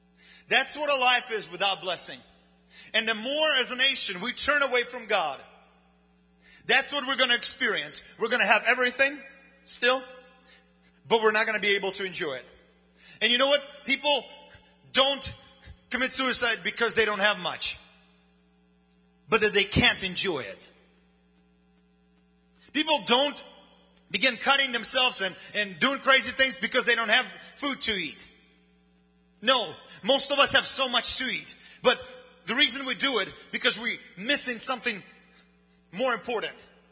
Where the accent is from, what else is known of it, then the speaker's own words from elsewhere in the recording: United States; English is a second language; And I am American too, so don't look at me. Although I have an accent